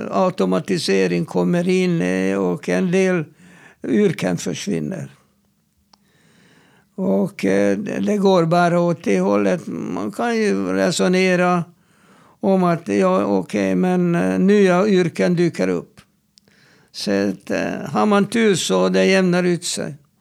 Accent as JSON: {"language": "Swedish", "country": "Hungary", "said": "samhällen som jag kom ifrån, Ungern, där man har pensionerat folk, män vid 60 och kvinnor 55 års ålder"}